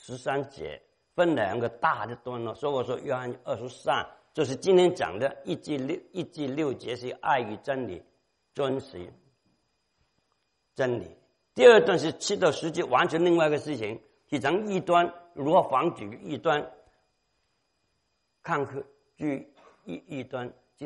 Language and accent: Chinese; China; 因为以前我小的时候在中国很多地方都挂着一个博爱两个字